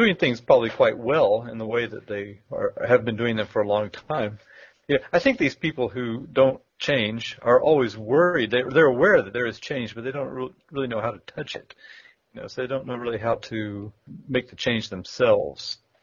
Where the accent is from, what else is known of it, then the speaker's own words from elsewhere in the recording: United States; you could say that about where I grew up in America as well.